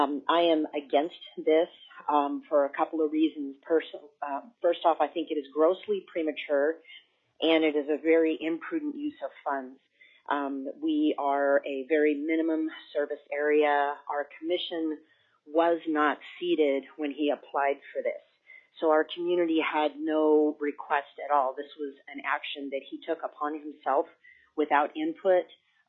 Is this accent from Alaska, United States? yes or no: yes; Two Rivers, Alaska, United States; I am also from the Two Rivers area